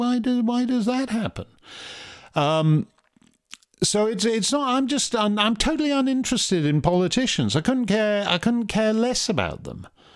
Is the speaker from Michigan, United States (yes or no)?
no; Pennsylvania, United States; I consider myself a niche Pennsylvanian. That is, I come from Pennsylvania, Dutch country.